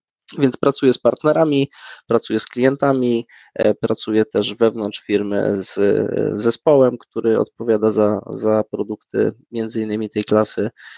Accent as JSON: {"language": "Polish", "region": "Silesian Voivodeship", "country": "Poland", "said": "Jak patrzę na Śląsku, jakie są firmy, bo jestem ze Śląska"}